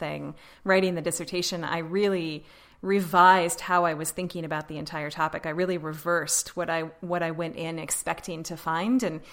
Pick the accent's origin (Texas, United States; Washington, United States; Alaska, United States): Alaska, United States; But before that, I grew up in Alaska. I was born and raised in rural Alaska.